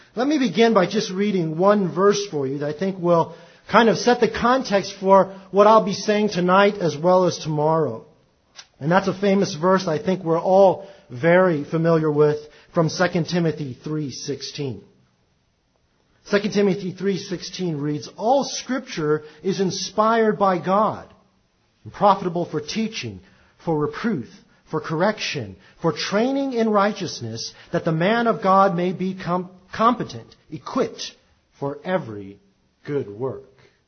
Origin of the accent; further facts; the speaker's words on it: California, United States; and I am from Southern California, as Steve had mentioned, and therefore I root for USC.